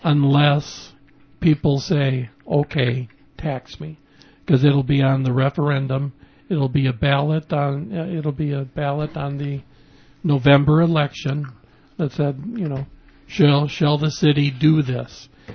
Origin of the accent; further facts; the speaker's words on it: Northfield, Minnesota, United States; also born or lived in Springfield, Minnesota; Yeah, Springfield, Minnesota.